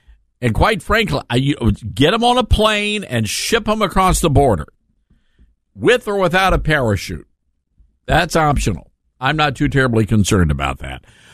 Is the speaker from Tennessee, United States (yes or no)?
yes; Memphis, Tennessee, United States; not in New York City, not in Los Angeles, but right here in my hometown of Memphis, Tennessee.